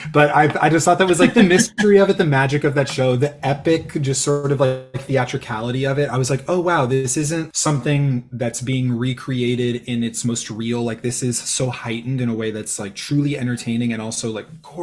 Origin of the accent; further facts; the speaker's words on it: San Jose, California, United States; so I grew up in San Jose, California. It's the home of the largest children's theater in the country.